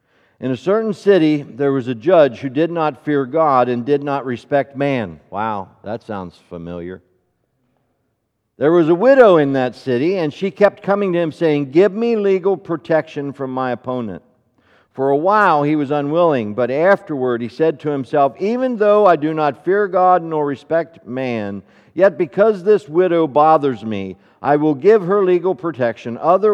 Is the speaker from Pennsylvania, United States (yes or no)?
yes; Pennsylvania, United States; yep, I'm from Pennsylvania. We got Trump elected.